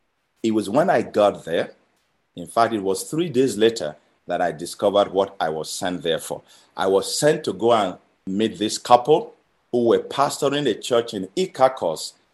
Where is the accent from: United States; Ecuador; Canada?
Ecuador; my hometown in Ecuador.